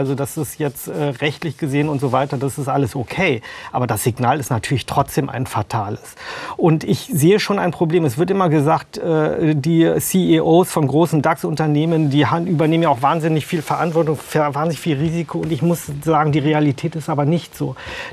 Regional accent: Wolfsburg, Lower Saxony, Germany; Aber jetzt als gebürtiger Wolfsburger, der in diesen Tagen tatsächlich auch ein bisschen um meine eigene Heimatstadt bibbert.

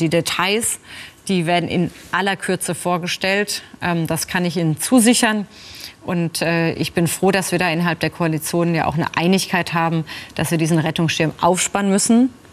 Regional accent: Germany; solange wir als Europäer, als Deutsche, dass wir gemeinsam stehen

